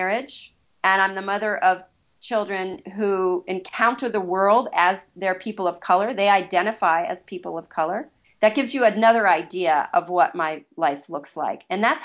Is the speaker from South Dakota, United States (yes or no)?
yes; South Dakota, United States; folks already know I'm from South Dakota and I'm a woman. But, you know, if I say I am Caucasian, I'm middle-aged, I'm in my mid-40s, I am middle class